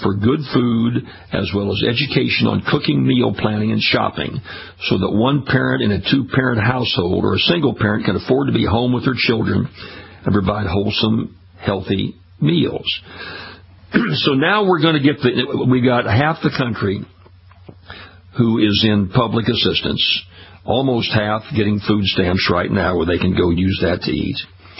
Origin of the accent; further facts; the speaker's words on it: Ferriday, Louisiana, United States; I wonder how many billionaires there are in my hometown of Faraday, Louisiana. I haven't checked recently. I left Faraday a few years back.